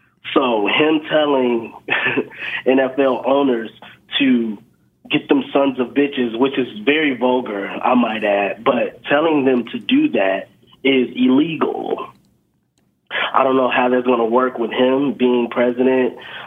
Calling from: Chicago, Illinois, United States; I'm calling from Chicago, and I'm a postal worker.

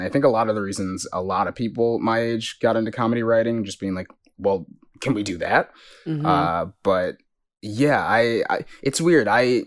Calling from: Los Angeles, California, United States; I'm joining you from Los Feliz in Los Angeles, California.

